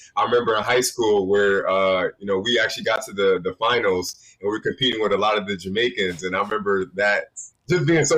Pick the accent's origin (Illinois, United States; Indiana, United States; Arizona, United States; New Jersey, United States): New Jersey, United States; Because remember, I was from Jersey.